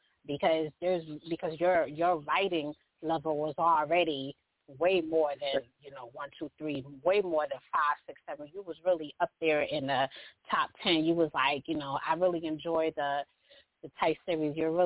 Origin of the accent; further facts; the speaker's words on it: New Jersey, United States; So both Elijah and I are New Jersey bred. I'm from New Jersey.